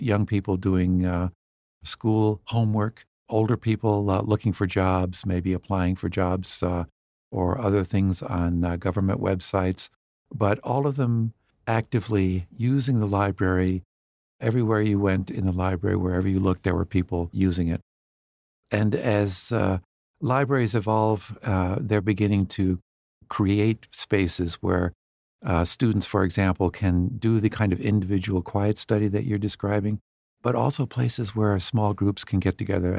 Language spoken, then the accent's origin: English; Michigan, United States; When I was still growing up in Michigan, we went to the library regularly.